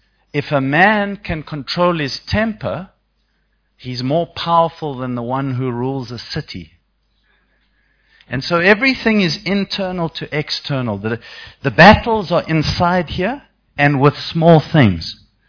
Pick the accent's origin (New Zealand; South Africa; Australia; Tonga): South Africa; now in United States; Now, I'm a South African like you.